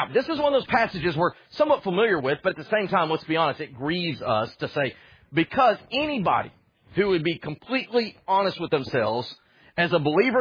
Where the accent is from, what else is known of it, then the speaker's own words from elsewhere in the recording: Texas, United States; I'm from Texas. You have family in Texas, sir.